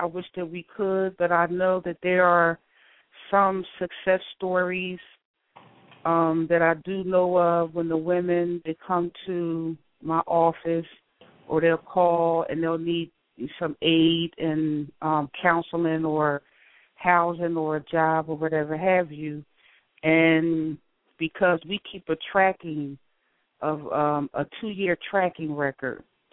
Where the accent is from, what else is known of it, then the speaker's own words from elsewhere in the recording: Philadelphia, Pennsylvania, United States; growing up, I grew up in Philadelphia, and it appeared that my parents' house was the house where everybody came to.